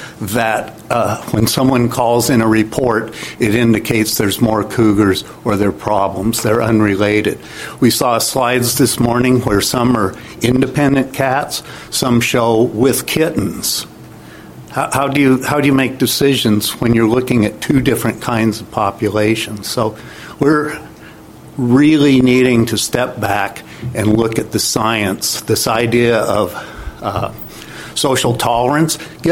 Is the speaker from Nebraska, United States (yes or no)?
no; Sammamish, Washington, United States; from Sammamish, Washington.